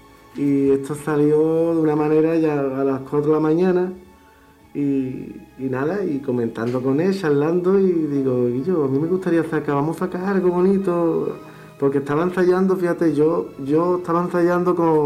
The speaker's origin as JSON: {"language": "Spanish", "town": "Chiclana de la Frontera", "region": "Andalusia", "country": "Spain", "also_born_or_lived": "Cádiz", "said": "He nacido aquí en Cádiz y soy de Chiclana, de la frontera."}